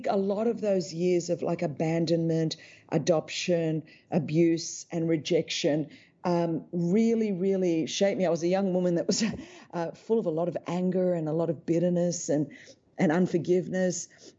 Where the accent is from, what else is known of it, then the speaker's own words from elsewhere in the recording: Sydney, New South Wales, Australia; I was born in Sydney, Australia. It's a beautiful city.